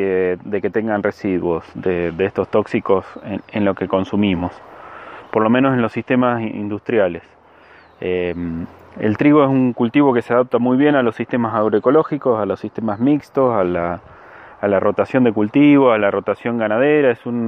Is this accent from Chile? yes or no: no; San Luis, Argentina; soy de San Luis